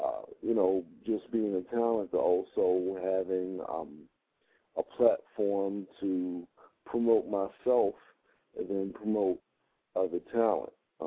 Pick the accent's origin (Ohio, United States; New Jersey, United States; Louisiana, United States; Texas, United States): New Jersey, United States; Atlantic City; Born and raised in Atlantic City, New Jersey. Section of town I'm from is called Maryland Avenue, but you could probably fit the whole city inside of West Philadelphia or North Philly.